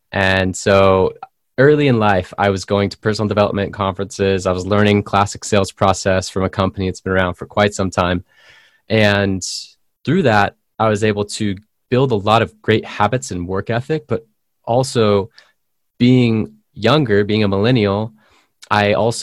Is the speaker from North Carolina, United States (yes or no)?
no; San Diego, California, United States; that is a surf skate term from my hometown, California. I'm from San Diego.